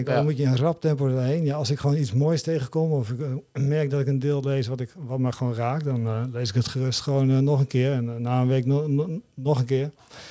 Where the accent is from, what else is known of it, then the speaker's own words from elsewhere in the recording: Dalfsen, Overijssel, Netherlands; also born or lived in Zutphen; En op 7e ben ik verhuisd naar Dalfsen. En heb ik eigenlijk gewoond tot mijn 18e. Totdat ik naar Groningen ging voor de studie. En dus ik ben eigenlijk getogen eigenlijk meer in Dalfsen.